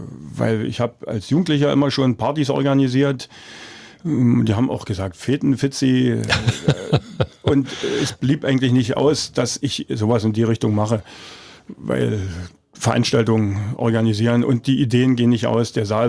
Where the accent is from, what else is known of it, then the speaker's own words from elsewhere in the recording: Forst, Brandenburg, Germany; ich bin in Forst geboren und ich denke mal, ich werde auch hier bleiben.